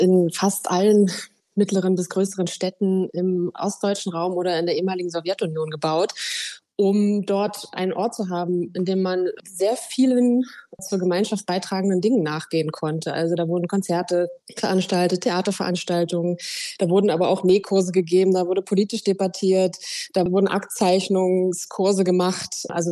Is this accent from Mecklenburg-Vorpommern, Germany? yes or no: yes; Rostock, Mecklenburg-Vorpommern, Germany; Also ich komme ja aus Rostock